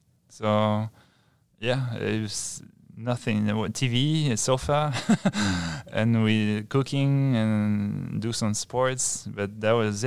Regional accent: Bayonne, Nouvelle-Aquitaine, France; I'm from Bayonne, and it's Biarritz is right next to Bayonne.

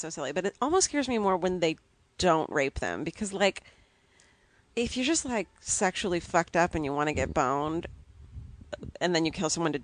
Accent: California, United States; I'm from Orange County. Nothing bad happens there.

